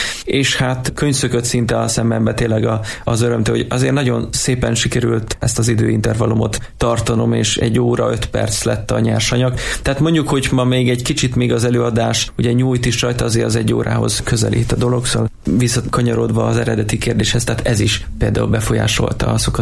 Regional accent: Eger, Heves, Hungary; ugye egriként tudtam, hogy a bazilikának felújítása már akkor elkezdődött

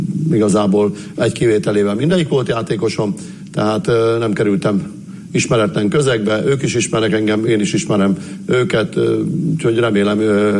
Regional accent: Borsod-Abaúj-Zemplén, Hungary; also born or lived in Hajdú-Bihar; now in Debrecen, Hungary; Félig borsodi vagyok, félig hajdúbihari, sőt már több is, mert ugye Borsodban 30 évet éltünk, hajdúbiharban már 33. év. Úgyhogy azóta itt élünk Debrecenben.

